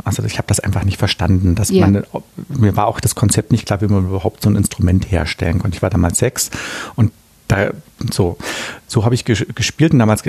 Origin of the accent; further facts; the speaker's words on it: East Germany, Germany; Ich bin ja in der DDR aufgewachsen und bin DDR-Musikschule gegangen.